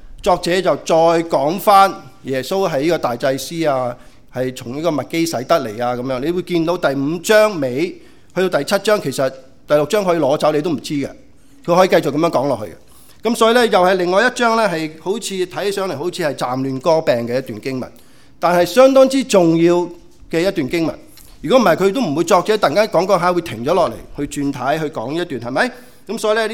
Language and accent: Cantonese; Hong Kong; 仲係播緊我哋香港人講嘅粵語殘片嘅。